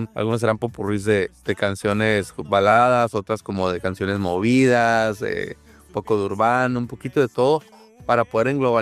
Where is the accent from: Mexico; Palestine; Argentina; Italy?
Mexico; muy de donde somos nosotros, de México, ¿no?